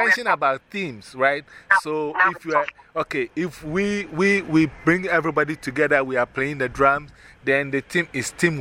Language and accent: English; Ghana; We are all from Ghana. We, on stage, we are from Ghana. And we want you to know our country.